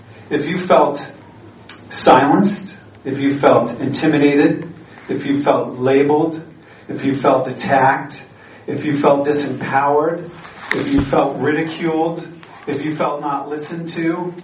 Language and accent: English; Gloucester, Massachusetts, United States; I'm from Gloucester, Massachusetts. And so all my friends get pushed out of that community